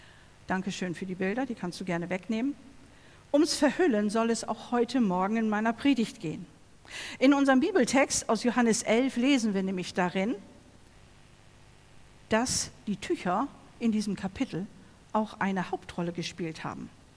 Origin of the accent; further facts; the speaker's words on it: Remels, Lower Saxony, Germany; ich komme aus Remels und habe dort Familie.